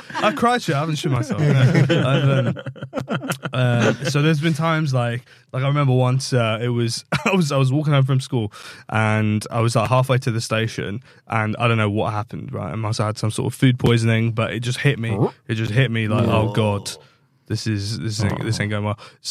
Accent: London, United Kingdom; I grew up between Wembley and Ealing.

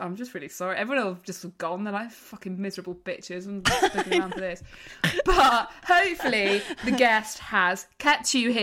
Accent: England, United Kingdom; Thanks, I'm from England.

